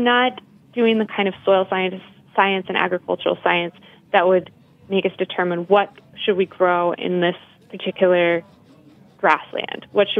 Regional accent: Oklahoma, United States; So my home state of Oklahoma, for example, uses the Ogallala Aquifer, and we've pretty much depleted it

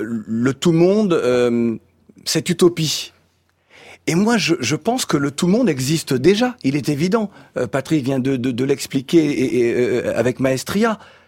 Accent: Provence-Alpes-Côte d'Azur, France; also born or lived in Paris; je suis né à Paris, je suis un afro-caribéen de la Guadeloupe, mais j'ai vécu dans un petit village de Haute-Provence, entre Vaison-la-Romaine et Buis-les-Baronnies, et je suis aussi de cette terre-là.

